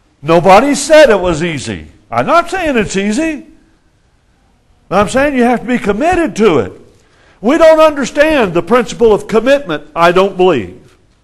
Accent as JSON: {"language": "English", "region": "Texas", "country": "United States", "said": "Now, I'm a Texan."}